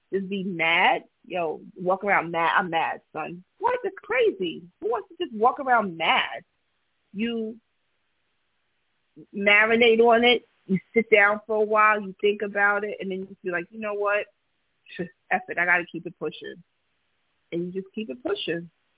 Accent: New Jersey, United States; You know, I'm a chick from Jersey

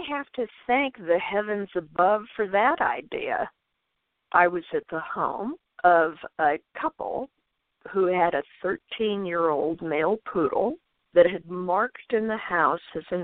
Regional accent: India; My experience of growing up in India led me to be a very passionate human being.

